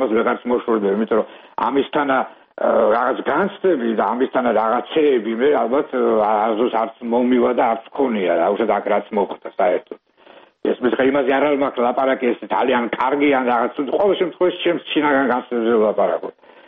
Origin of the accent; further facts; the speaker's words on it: Tsinandali, Kakheti, Georgia; now in Freiburg, Germany; მე ბავშვობა წელი კახეთში მაგ გატარებული, დედა ჩემი იყო წინანდლი, დედა წელი ჩემი ბავშვობა წინანდალში მაგ გატარებული